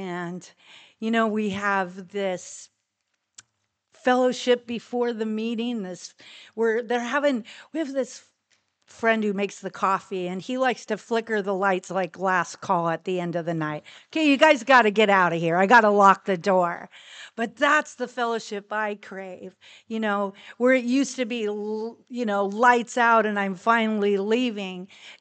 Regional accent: Bellingham, Washington, United States; Born and raised in Bellingham, Washington. Yes, look at that. I love it. Just a little north of Seattle and south of Vancouver, BC, back in the 70s.

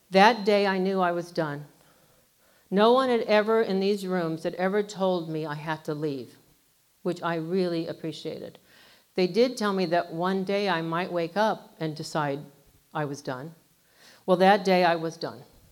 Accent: Phoenix, Arizona, United States; now in Yuma, United States; In late 87, we ended up in Yuma as a result of another of those God moments. I grew up in Phoenix, and Yuma was not somewhere we even liked to drive through.

